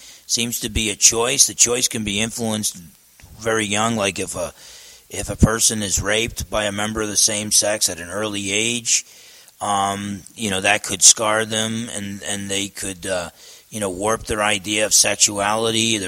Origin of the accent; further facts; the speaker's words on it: New Jersey, United States; I used to box growing up in New Jersey.